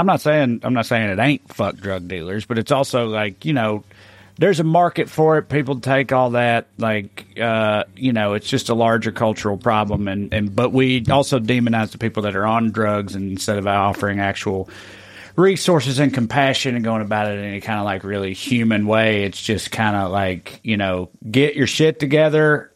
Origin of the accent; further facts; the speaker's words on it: Salina, Kansas, United States; It was the same thing with my mom and in Salina, my hometown.